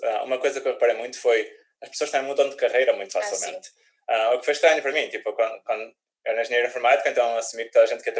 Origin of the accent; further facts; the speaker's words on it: North, Portugal; accent: Northern Portuguese; Eu já estou aqui há 15 anos, como podem ver, ainda tenho o sotaque do Norte, como deve ser